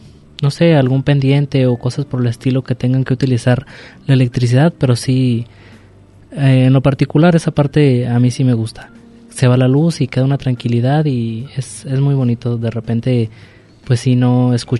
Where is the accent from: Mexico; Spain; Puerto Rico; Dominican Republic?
Mexico; incluso como buenos mexicanos que dejamos todo para el último.